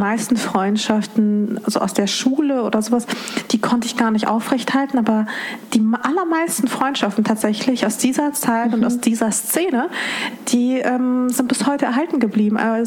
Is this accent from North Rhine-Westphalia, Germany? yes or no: yes; Dortmund, North Rhine-Westphalia, Germany; born or raised there